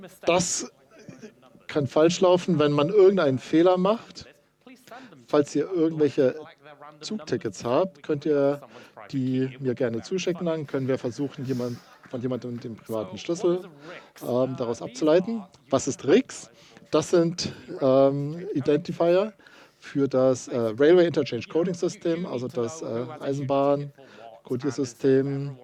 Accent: Wales, United Kingdom; German is a second language; now in Germany; Also, ich bin aus Wales, was im Vereinigten Königreich liegt, aber ich lebe aktuell in Deutschland.

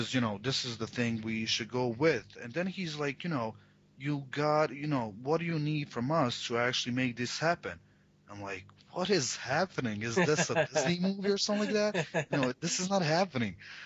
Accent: Tuzla, Federation of Bosnia and Herzegovina, Bosnia & Herzegovina; my hometown, Tuzla, was just, you know, not appropriate.

